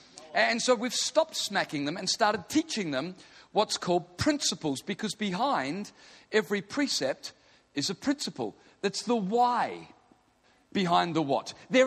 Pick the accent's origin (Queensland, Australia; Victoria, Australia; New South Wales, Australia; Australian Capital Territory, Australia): Queensland, Australia; I'm from Queensland. It's not going to be that intellectual.